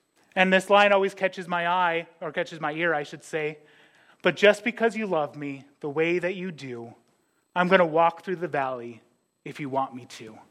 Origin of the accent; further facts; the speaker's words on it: Ellendale, North Dakota, United States; also born or lived in Dubuque, Iowa; that was longer than even my hometown of Ellendale, North Dakota.